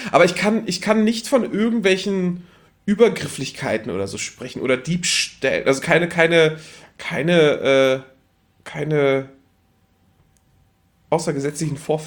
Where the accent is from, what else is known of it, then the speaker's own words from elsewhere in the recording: Northern Germany, Germany; Nee, ich war aus dem Norden, Mann.